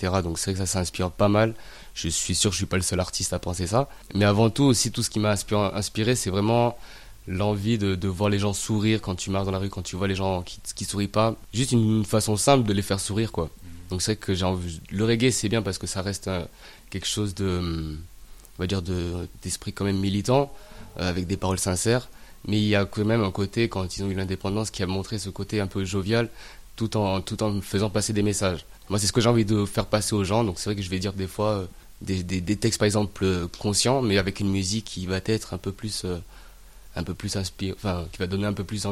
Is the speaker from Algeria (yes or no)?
no; Provence-Alpes-Côte d'Azur, France; Il est vrai du coup que j'arrive de la région des Hautes-Alpes. Alors moi d'origine je suis malgache, mais j'ai grandi dans la région des Hautes-Alpes, plus précisément, alors pas à Gap, mais dans le Champsaur.